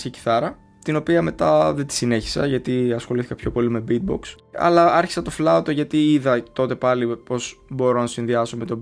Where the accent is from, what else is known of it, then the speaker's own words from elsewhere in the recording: Larissa, Thessaly, Greece; γεννήθηκα στη Λάρισα και ξεκίνησα το beatboxing εκεί γύρω στα 15 ως έφηβος